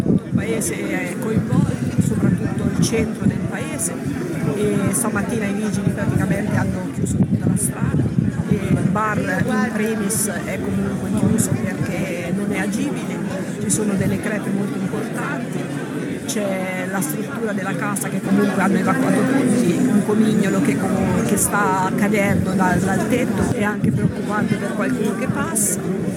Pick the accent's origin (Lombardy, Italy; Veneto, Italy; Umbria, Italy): Umbria, Italy; Pierantonio; al 90% siamo tutti di Pierantonio.